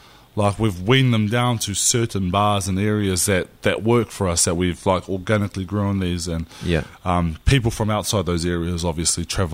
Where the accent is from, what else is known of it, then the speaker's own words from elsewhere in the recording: France; Growing up in France, I grew up in France for a big chunk of my life